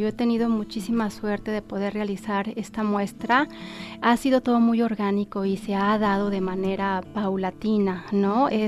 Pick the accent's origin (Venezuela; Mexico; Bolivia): Mexico; Guadalajara, Jalisco; me preguntaban, ¿de dónde eres? Uh-huh. De Guadalajara, de Jalisco.